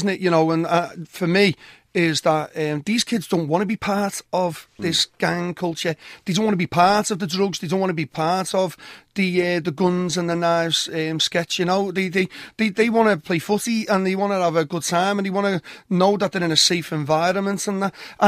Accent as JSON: {"language": "English", "town": "Norris Green", "region": "North West England", "country": "United Kingdom", "said": "Basically, I'm from the Norris Green, Croxteth area. I was from Norris Green, and I live in the Croxteth area."}